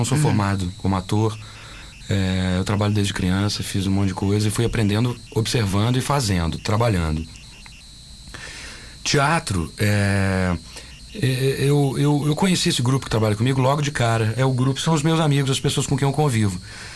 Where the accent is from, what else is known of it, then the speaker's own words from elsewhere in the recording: Minas Gerais, Brazil; eu sou mineiro.